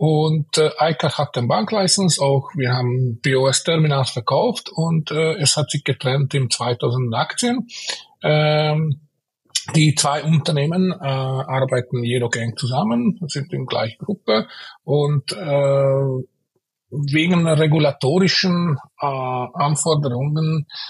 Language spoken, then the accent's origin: German; Hungary; German is a second language; moved away as an adult; also born or lived in United Kingdom; now in Austria; Also, original komme ich aus Ungarn, ja, und seitdem ich meine 18 Lebensjahre wohl erfüllt habe, bin ich nach Österreich gewandert. Also seit 1995 bin ich da in Österreich mit einer kleinen Kurve nach London für 2 Jahre. Lebte auch in UK.